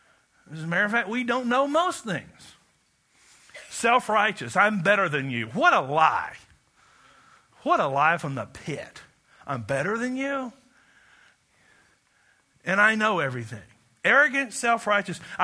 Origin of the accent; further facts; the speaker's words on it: the South, United States; I was raised in the South in cultural Christianity, where Jesus was a nice white guy.